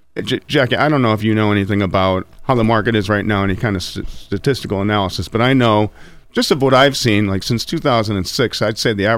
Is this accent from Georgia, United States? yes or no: no; Dunmore, Pennsylvania, United States; I was born and raised in Dunmore.